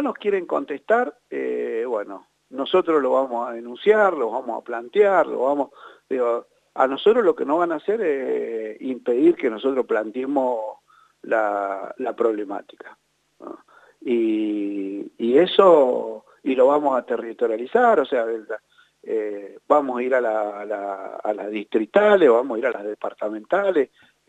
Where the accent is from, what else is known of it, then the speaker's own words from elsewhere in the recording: Guaymallén, Mendoza, Argentina; pues yo también soy de Guaymallén